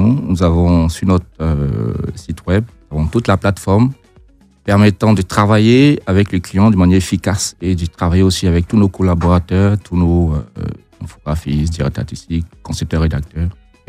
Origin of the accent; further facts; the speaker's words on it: Côte d’Ivoire; Parce que forcément, je suis ivoirien.